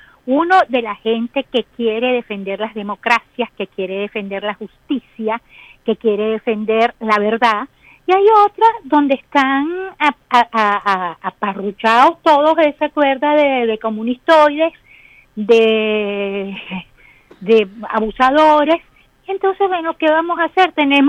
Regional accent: Venezuela; yo te voy a hablar como a un amigo y no como periodista, sino como una venezolana.

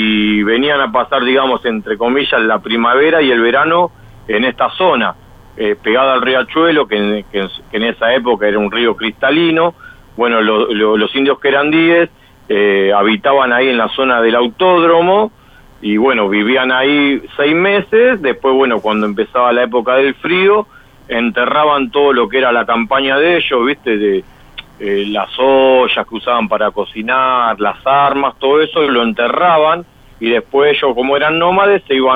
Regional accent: Buenos Aires, Argentina; Porque acá nosotros los que somos porteños nos quedamos con el, digamos, con la historia

